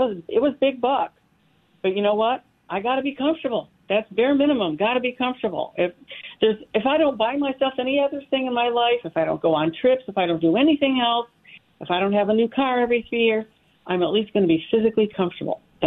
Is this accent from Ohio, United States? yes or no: yes; Parma, Ohio, United States; Yeah, and you know, when I was growing up in Parma, we didn't have any air-conditioning in the house.